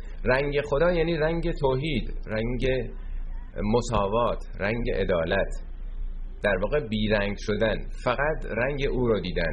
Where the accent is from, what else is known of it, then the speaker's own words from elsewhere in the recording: Iran; ما ایرانی هستیم، ما فارسی زبان هستیم،